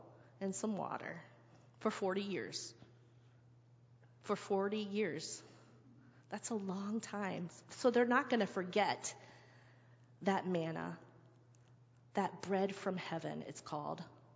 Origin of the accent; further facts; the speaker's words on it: the South, United States; Well, I guess I would say the other thing that I grew up in the South that gets me thinking about home and sandwiches